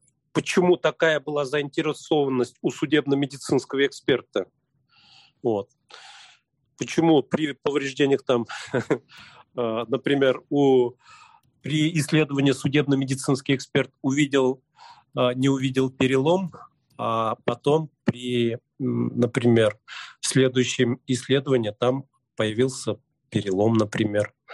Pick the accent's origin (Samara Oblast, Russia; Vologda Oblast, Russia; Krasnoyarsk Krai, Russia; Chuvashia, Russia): Chuvashia, Russia; я-то не русский, я чуваш